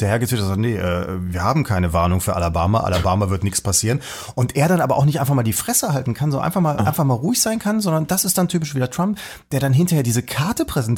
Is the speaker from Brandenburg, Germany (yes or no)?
no; Erkrath, North Rhine-Westphalia, Germany; In Erkrath.